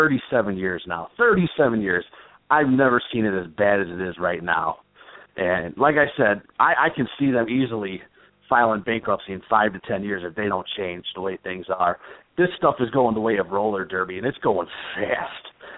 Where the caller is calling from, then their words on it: Chicago, Illinois, United States; Hey, how you doing? … in Chicago.